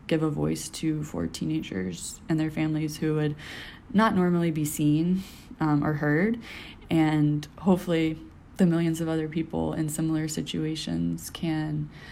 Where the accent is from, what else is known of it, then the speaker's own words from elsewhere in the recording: Memphis, Tennessee, United States; I'm from Memphis.